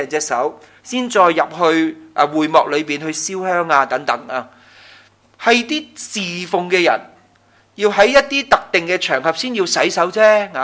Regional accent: China; 对我们中国人来说，很紧张这件事，是吧？猪又不吃得，龙虾又不吃得，鲍鱼又不吃得。

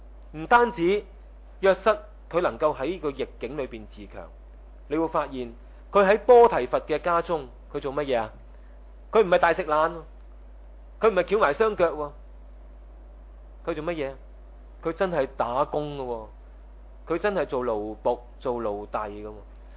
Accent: Hong Kong; 如果中国我哋香港人流行噶嘛，做好我份工啊，就算啦

